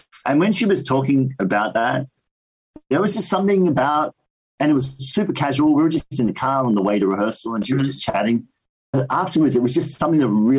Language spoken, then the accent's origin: English; Melbourne, Victoria, Australia; So I lived in Melbourne. I grew up in Melbourne, but the animation company that I wanted to work at was in Sydney. So for a year, I went to Sydney at 17